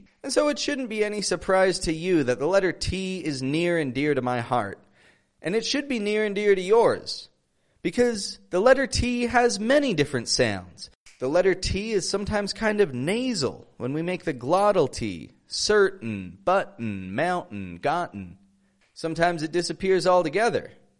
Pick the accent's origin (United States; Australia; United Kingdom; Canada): Canada; Toronto, Ontario; I'm from Toronto, Canada.